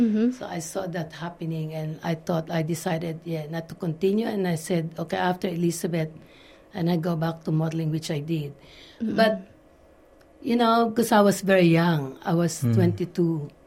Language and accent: English; Manila, Metro Manila, Philippines; But I was born in Manila, so I grew up in Manila. I went to La Consolacion College. I went to St. Paul, Manila first.